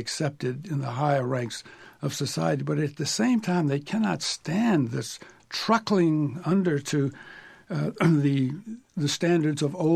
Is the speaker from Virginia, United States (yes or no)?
yes; Virginia, United States; I shouldn't say this because I'm from Virginia